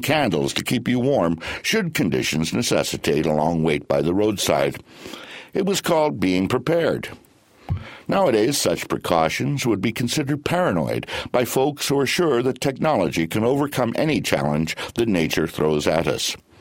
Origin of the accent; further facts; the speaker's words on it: Edmonton, Alberta, Canada; When I was growing up in Edmonton, mothers wouldn't let their kids out the door unless they were swaddled head to toe